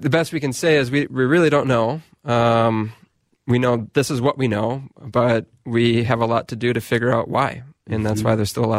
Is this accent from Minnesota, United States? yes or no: yes; Waconia, Minnesota, United States; I'm from Waconia, Minnesota.